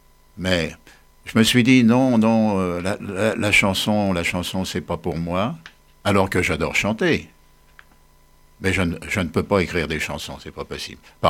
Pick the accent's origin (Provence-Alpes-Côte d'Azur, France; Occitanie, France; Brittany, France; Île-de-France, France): Île-de-France, France; Paris; Non, et non, puisque je suis parisien d'origine.